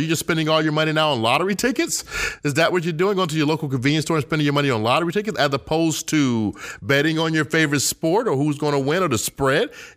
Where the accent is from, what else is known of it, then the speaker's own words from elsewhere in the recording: the South, United States; No, No. I'm from the South.